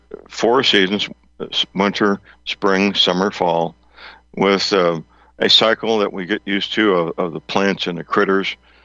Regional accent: St. Louis, Missouri, United States; I was watching a TV news station from my hometown, St. Louis, two nights ago

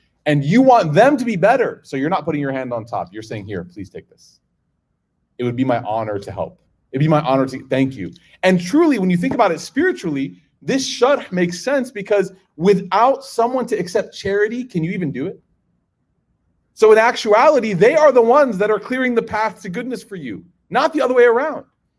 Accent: Chicago, Illinois, United States; the masjid that I grew up in Chicago. And he, Chicagoland, sorry.

